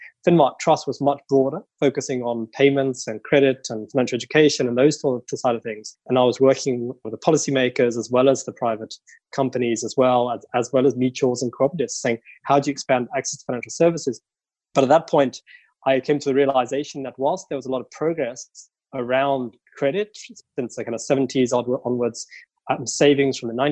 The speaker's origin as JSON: {"language": "English", "country": "United Kingdom", "moved": "yes", "lives_now": "South Africa", "said": "I'm originally British, but I would say I'm married to South Africa, been here for coming up to 17 years now."}